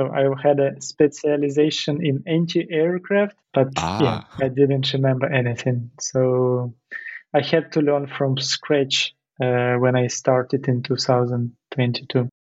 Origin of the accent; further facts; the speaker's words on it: Ukraine; moved away as an adult; now in Denmark; I'm Ukrainian and I'm from Ukraine. And at the end of 2022, I moved to Denmark.